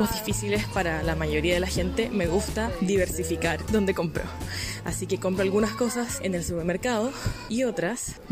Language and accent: Spanish; Chile; now in London, United Kingdom; Soy chilena y estoy viviendo en Londres.